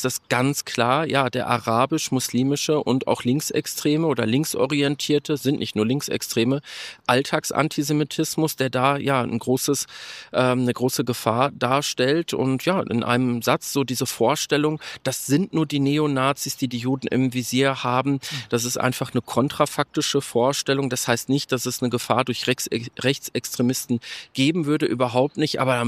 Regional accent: Dortmund, North Rhine-Westphalia, Germany; in der Nähe meiner Heimat Dortmund-Dorsfeld

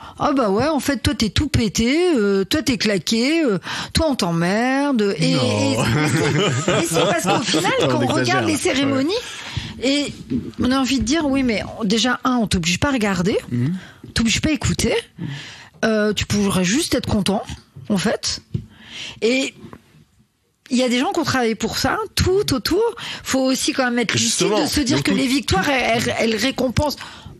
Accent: Brittany, France; Et moi, en tant que bretonne, on en parle ou pas?

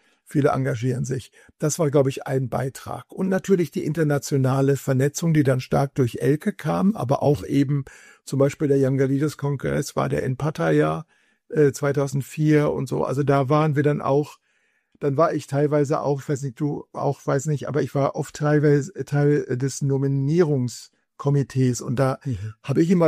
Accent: Germany; Und dann mussten wir uns als Deutsche, als 120 oder wie viel wir da waren, gemeinsam aussetzen

